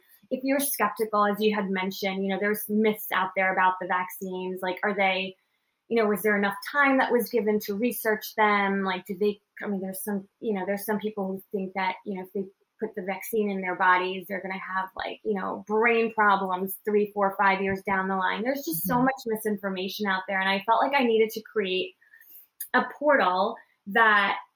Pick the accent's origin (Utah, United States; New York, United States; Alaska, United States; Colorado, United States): New York, United States; and plus I'm a New Yorker, right?